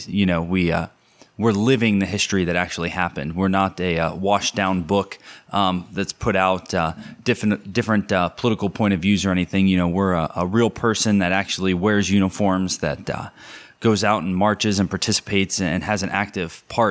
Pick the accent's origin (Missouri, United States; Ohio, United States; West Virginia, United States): Ohio, United States; Conneaut; born there; So like you have your D-Day Conneaut, which is, I'm from that area. I was born in Conneaut, Ohio.